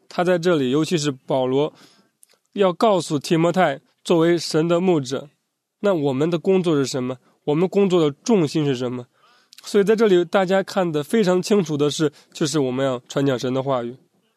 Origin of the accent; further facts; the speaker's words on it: Zambia; Chinese is a second language; 现在我想和大家对读一些从我的家乡的这个新闻，从我的家乡的这个当地的报纸上面所讲的几个报道。